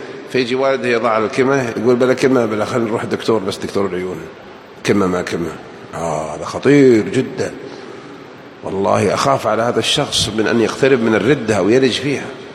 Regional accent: Najd, Saudi Arabia; ويسمونها عندنا بنجد الفقع.

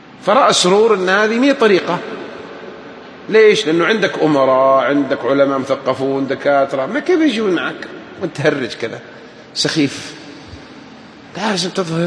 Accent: Jeddah, Makkah Province, Saudi Arabia; صار يدرس عندنا في جدة

